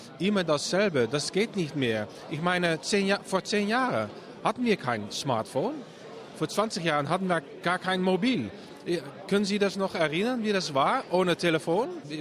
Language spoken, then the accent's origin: German; Netherlands; German is a second language; ich bin Holländer, das haben Sie fast schon gehört